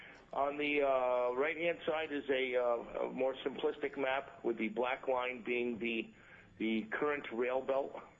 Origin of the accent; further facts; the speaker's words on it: New York, United States; I talk a little fast. I'm originally from New York.